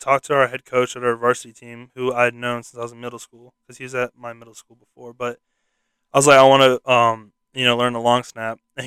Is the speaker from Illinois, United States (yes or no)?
no; Alpharetta, Georgia, United States; It's in Roswell, Georgia. And I'm from Alpharetta.